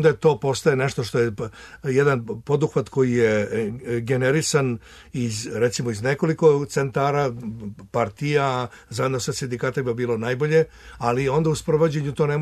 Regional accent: Serbia

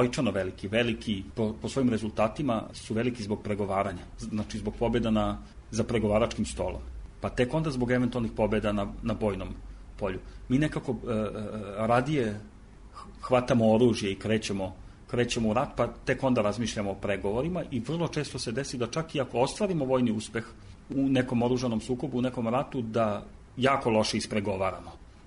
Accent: Topola, Šumadija, Serbia; mi koji potičemo iz Topole

